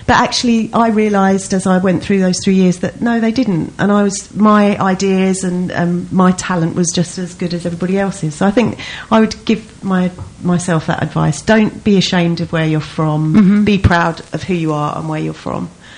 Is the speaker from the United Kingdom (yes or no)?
yes; East of England, United Kingdom; that I told people I was from London, I was from Essex, but at the time in the 90s it was not the thing to be an Essex girl.